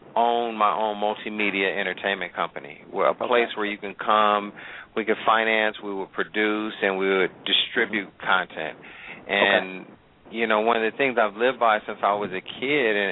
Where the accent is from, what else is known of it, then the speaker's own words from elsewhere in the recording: Pasadena, California, United States; Like I grew up in Pasadena, California, played ball my whole life, you know